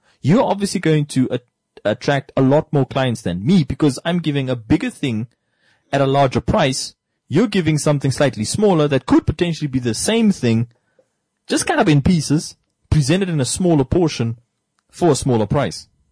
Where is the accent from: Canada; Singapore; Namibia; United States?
Namibia; Rehoboth, Hardap; also born or lived in Windhoek; That's something we grew up with in Rehoboth also. I didn't see it in Windhoek in 1999 when we moved from Rehoboth to Windhoek.